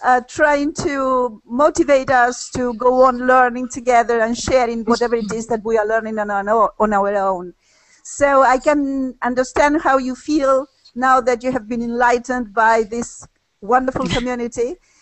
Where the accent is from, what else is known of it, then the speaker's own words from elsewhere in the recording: Rosario, Santa Fe, Argentina; from Rosario, Argentina.